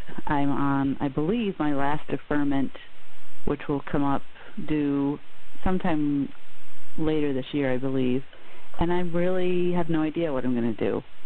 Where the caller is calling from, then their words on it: Hancock, New Hampshire, United States; I'm calling from Hancock, New Hampshire.